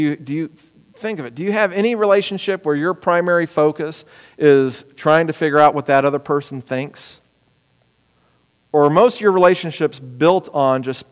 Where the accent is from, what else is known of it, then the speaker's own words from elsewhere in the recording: Ohio, United States; born there; also born or lived in Europe; I was born in Ohio. I spent half of my life as a kid overseas in Europe.